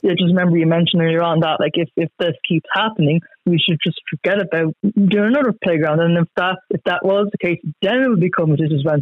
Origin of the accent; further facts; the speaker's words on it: Ballyfermot, Leinster, Ireland; now in Celbridge, Ireland; I'm actually originally from Ballyferm, like I'm renting in Selbridge now.